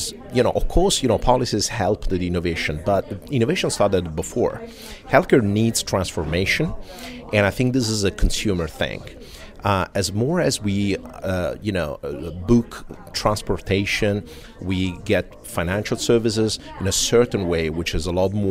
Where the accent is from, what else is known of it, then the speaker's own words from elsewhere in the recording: Italy; English is a second language; Yeah. You know, I'm from Europe, specifically Italy, although I travel quite a bit.